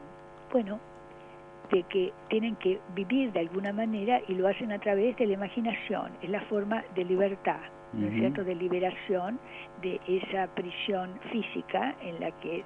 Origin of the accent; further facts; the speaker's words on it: Japan; Yo soy japonesa, ¿verdad? Entonces, en el Japón no hay hipocresía.